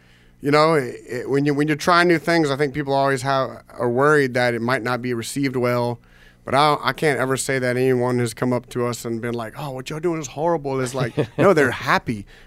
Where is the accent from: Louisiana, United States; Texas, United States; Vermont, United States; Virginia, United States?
Louisiana, United States; it's like as American people from South Louisiana, Cajuns and Creoles and such, there's a duality